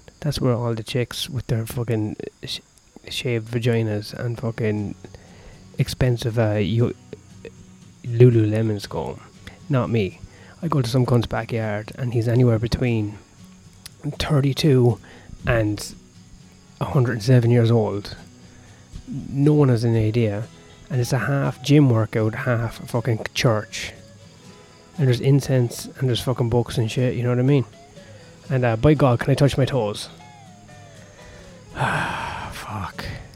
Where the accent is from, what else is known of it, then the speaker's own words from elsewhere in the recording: Ireland; accent: Irish; my accent. I'm from Ireland.